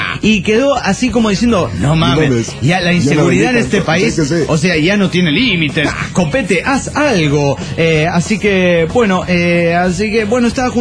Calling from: Cuernavaca, Morelos, Mexico; de Cuernavaca, Morelos, México.

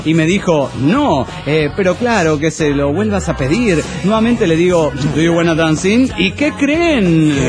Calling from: Ecatepec, State of Mexico, Mexico; de Catepec

